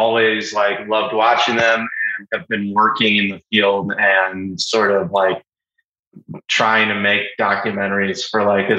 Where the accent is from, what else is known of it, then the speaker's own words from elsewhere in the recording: Chicago, Illinois, United States; also born or lived in New York; So I grew up in Chicago. I moved to New York in 2010 and lived there for 10 years until 2020. I'm back in Chicago now